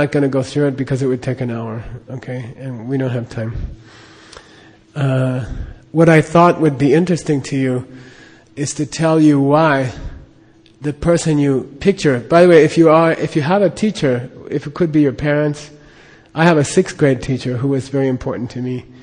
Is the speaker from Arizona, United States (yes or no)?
yes; Phoenix, Arizona, United States; Even when I was growing up in Phoenix, you go down Central Avenue and there's churches all the way down.